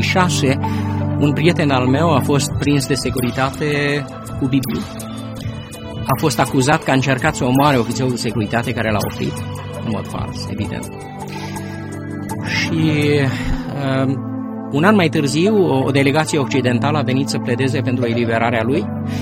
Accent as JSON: {"language": "Romanian", "country": "Romania", "said": "Sunt român, am 50 de ani"}